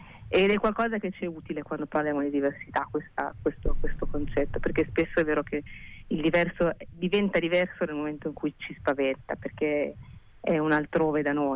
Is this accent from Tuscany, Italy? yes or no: yes; Carrara, Tuscany, Italy; andavo al mare con i miei genitori, a Marina di Carrara, perché sono di Carrara, negli anni 80.